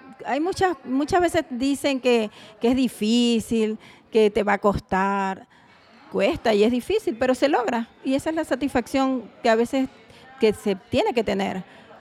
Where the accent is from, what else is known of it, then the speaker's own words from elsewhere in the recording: Venezuela; Como todo venezolano...